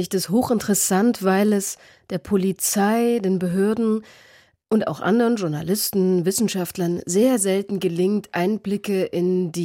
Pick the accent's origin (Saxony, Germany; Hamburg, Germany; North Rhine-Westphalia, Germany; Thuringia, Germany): Saxony, Germany; Leipzig; ich komme aus Leipzig, ich habe keine Migrationsgeschichte